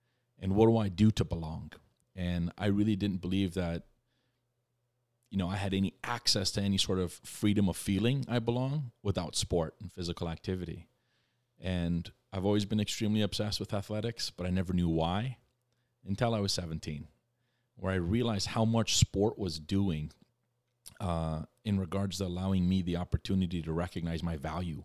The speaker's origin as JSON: {"language": "English", "country": "Germany", "tie": "born or raised there", "said": "I was born in Germany and came from Germany."}